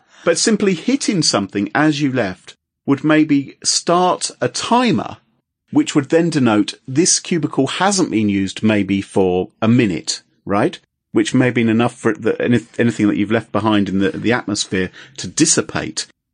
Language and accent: English; England, United Kingdom; When it comes to these things, I'm just English, right?